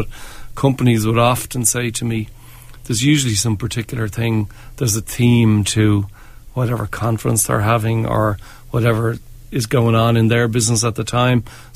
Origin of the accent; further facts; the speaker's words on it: Bray, Leinster, Ireland; I'm from Bray, and he's from those parts as well.